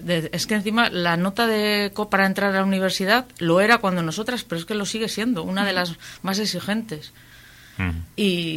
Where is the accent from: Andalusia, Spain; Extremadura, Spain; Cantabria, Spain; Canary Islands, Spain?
Cantabria, Spain; prefiero trabajar en mi pueblo, que no tener que estar desplazándome a Santander, que ya había estado los años de estudiar yendo y viniendo.